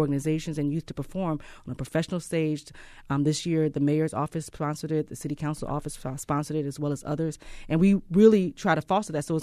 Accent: Cleveland, Ohio, United States; Okay, so we're from Cleveland.

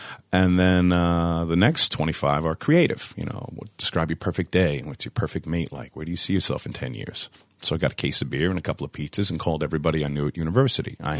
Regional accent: Long Island, New York, United States; I'm from Long Island, New York. I play basketball out here for the university.

